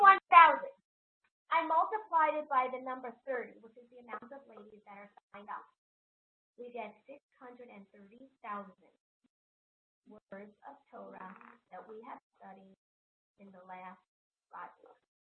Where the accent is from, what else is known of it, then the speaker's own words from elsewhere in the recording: New York, United States; But I'm from New York, so probably closer to the 130, okay?